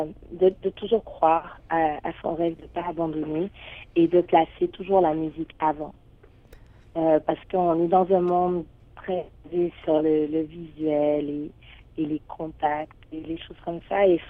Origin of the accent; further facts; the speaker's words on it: Guadeloupe; Donc, du coup, j'ai grandi en Guadeloupe, donc j'ai été baignée dans l'environnement là